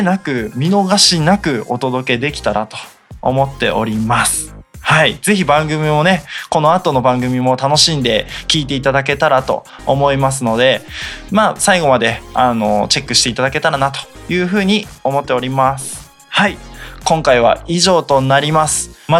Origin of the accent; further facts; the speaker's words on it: Sendai, Miyagi, Japan; 宮城のね、まあ、地元仙台のチームなんですけど、仙台エアジョーカーのチーム、ここはまあやっぱり地元ということもあるんで